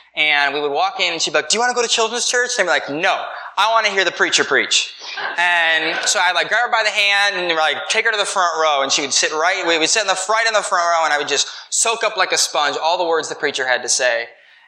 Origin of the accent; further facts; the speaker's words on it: Elgin, Illinois, United States; So I grew up in Elgin, Illinois, which is right outside Chicago. It's a suburb.